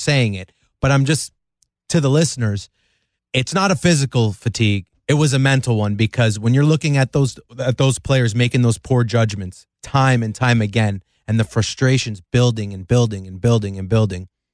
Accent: Canada; born there; I was called a dumb Greek and let it be known to all of you that I was born in Canada, so I'm Canadian.

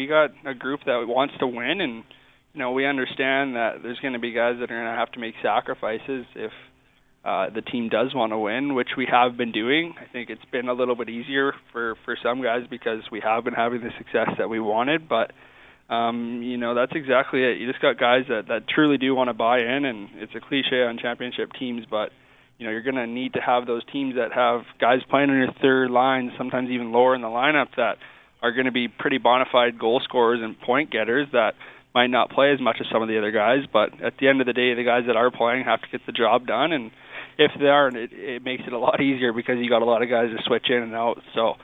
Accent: Calgary, Alberta, Canada; being a Calgary kid, you know, actually hearing my name called, not just in the draft, but to my hometown team in the first round, is something that is truly a dream come true.

